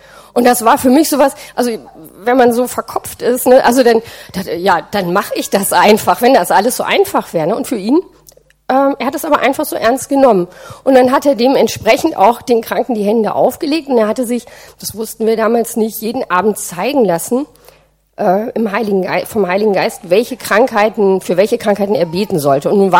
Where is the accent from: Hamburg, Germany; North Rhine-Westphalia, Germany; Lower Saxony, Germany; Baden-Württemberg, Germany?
Hamburg, Germany; wir kommen aus Hamburg